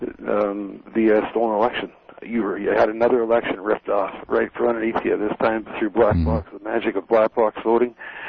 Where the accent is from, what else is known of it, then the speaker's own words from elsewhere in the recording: Canada; We're talking about Canada here. I'm from Canada.